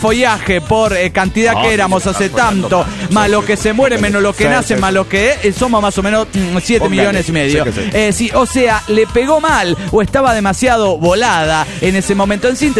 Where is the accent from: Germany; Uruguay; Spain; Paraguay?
Paraguay; Asunción; ¡Vengo desde el Paraguay!